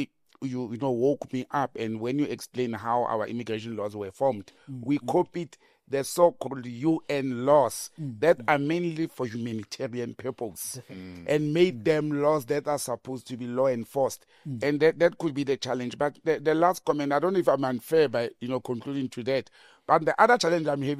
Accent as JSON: {"language": "English", "country": "South Africa", "said": "As a South African and a noble or, you know, lay citizen, I don't think it is just and fair"}